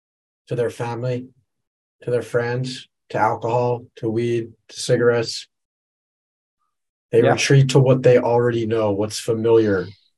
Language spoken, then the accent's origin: English; United States; that were uncomfortable as a guy growing up in America, that wasn't a normal thing